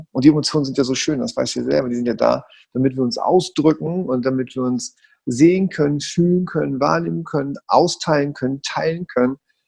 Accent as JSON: {"language": "German", "region": "Hamburg", "country": "Germany", "tie": "born or raised there", "said": "ich bin evangelisch, weil es halt so von früher war in Hamburg, ne? Ich bin ein Hamburger Jung."}